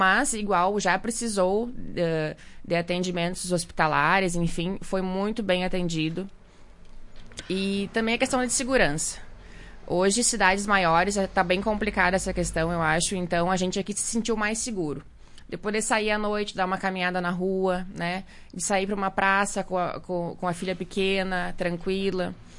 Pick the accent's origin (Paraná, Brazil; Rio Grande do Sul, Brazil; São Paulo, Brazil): Rio Grande do Sul, Brazil; Santa Maria; born there; also born or lived in Bento Gonçalves; now in Marau, Brazil; Sou natural de Santa Maria. Morei muitos anos em Bento Gonçalves e há 3 anos estamos em Marau.